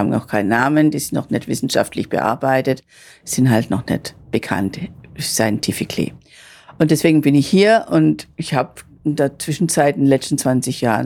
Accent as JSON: {"language": "German", "region": "Baden-Württemberg", "country": "Germany", "tie": "born or raised there", "said": "Ich bin aufgewachsen im Schwarzwald und das haben wir gerade hinter dem Haus, haben wir einen Wald gehabt"}